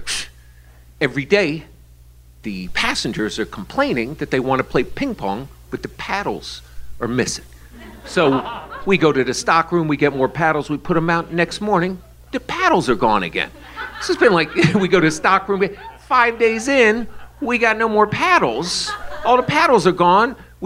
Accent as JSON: {"language": "English", "region": "New York", "country": "United States", "said": "I'm like, hey, I'm from New York."}